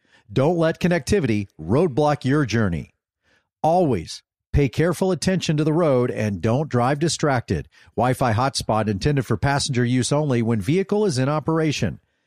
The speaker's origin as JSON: {"language": "English", "region": "Midwest", "country": "United States", "tie": "born or raised there", "said": "And I don't know if it's because we grew up in the Midwest, but our families typically back in the day were closer together."}